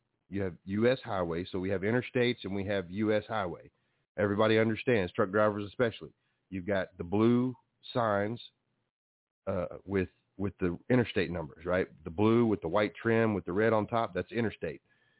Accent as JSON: {"language": "English", "region": "Texas", "country": "United States", "tie": "born or raised there", "said": "because I was raised in Texas down here, and we got a lot of big roads down here"}